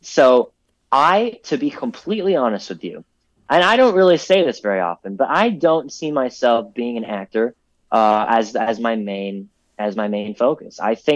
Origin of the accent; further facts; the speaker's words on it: Orlando, Florida, United States; And we always went to Disney because I grew up in Orlando.